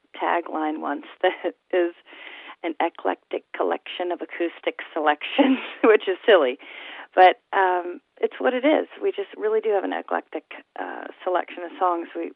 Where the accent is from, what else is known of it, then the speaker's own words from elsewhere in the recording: North Carolina, United States; also born or lived in California; I sort of took that as my logo when I moved from California back to North Carolina, which is, you know, home.